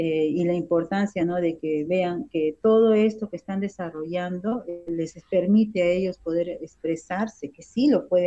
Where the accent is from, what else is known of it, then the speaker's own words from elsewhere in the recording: Ica, Peru; moved away as an adult; yo que siempre he trabajado también en zona urbana, soy de Ica, y hace 5 años estoy trabajando en la región Ayacucho